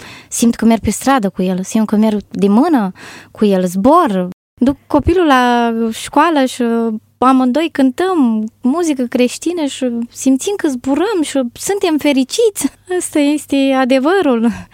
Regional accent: Suceava, Suceava County, Romania; born there; M-am născut în Suceava.

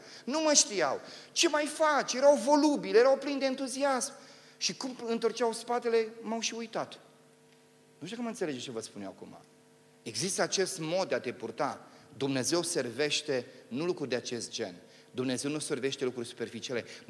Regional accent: Romania; Noi suntem români, așa-i? La noi un pic lucrurile sunt diferite.

